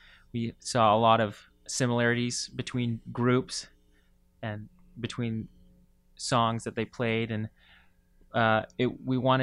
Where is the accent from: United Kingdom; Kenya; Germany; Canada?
Canada; West Coast; So just growing up on the West Coast, we try to get those things.